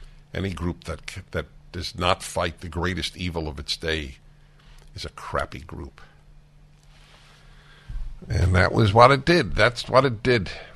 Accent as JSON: {"language": "English", "town": "New York City", "region": "New York", "country": "United States", "tie": "born or raised there", "said": "It's not an idea I grew up with in New York City, but it's one that I came to understand in the course of a lifetime."}